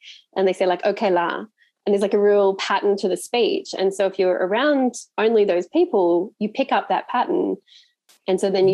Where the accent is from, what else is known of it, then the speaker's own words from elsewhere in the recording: Australia; he thought I was American. And I was like, dude, I'm Australian.